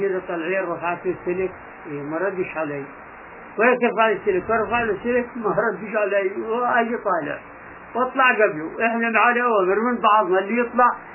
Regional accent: Gaza, Gaza Strip, Palestine; احنا ولاد غزه

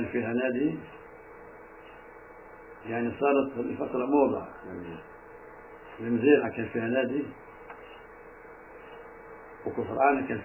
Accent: Palestine; أشهر الأندية اللي كانت عندنا في فلسطين

